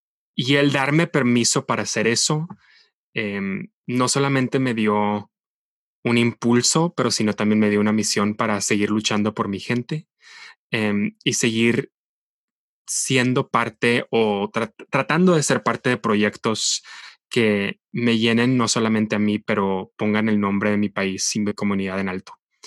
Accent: Monterrey, Nuevo León, Mexico; soy de Monterrey, México, y soy un actor.

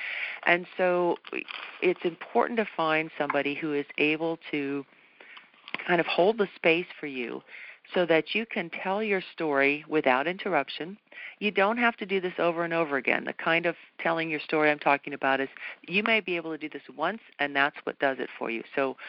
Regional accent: New England, United States; I was brought up, I'm from New England originally, and you're not supposed to see pain, know about pain, talk about pain, show your pain.

